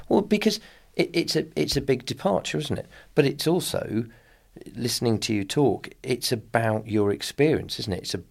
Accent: Birmingham, West Midlands, United Kingdom; hi, I'm, you know … I'm calling from Birmingham. And they'd say, Birmingham, I'd say, England.

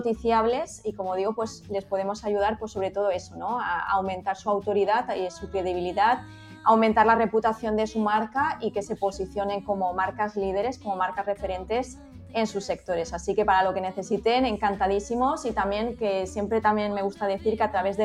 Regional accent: Alcoy, Valencian Community, Spain; moved away as an adult; desde que salí de Alcoy, que salí a estudiar a Barcelona la carrera de periodismo, pues he pasado por Barcelona, por Valencia, por Zaragoza, por Madrid, por Albacete.

